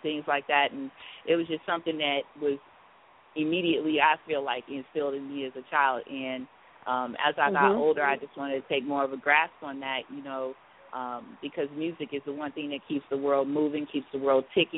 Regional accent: Phoenix, Arizona, United States; also born or lived in Lubbock; I was born in Texas, in Lubbock, Texas, and brought out to Phoenix, Arizona as a baby.

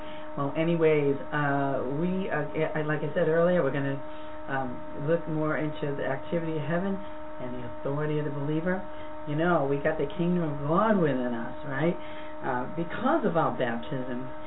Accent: Boston, Massachusetts, United States; Yes, that's right. I said summer. I'm from Boston.

